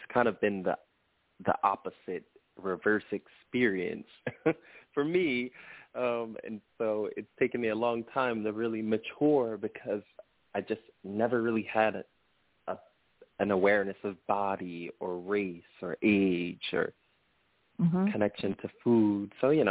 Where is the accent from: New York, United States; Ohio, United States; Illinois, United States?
New York, United States; New York City; now in Austin, United States; I'm from New York City, actually. But yeah, I'm from New York City, but I'm actually living in Austin.